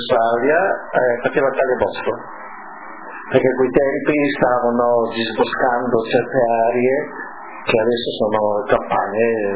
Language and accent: Italian; Villa d'Arco, Friuli-Venezia Giulia, Italy; sono nato a Villa d'Arco nel comune di Cosenos, allora provincia di Udine, il 9 maggio del 1983. Sono il quarto di 8 figli.